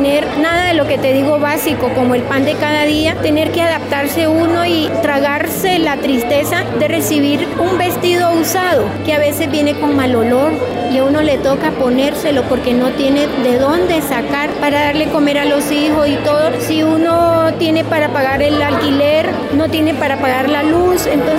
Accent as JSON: {"language": "Spanish", "country": "Nicaragua", "moved": "as an adult", "lives_now": "Colombia", "said": "soy nicaragüense, llegué acá a Colombia hace 36 años más o menos, procedente pues de mi país, que estaba en ese momento en conflictos internos."}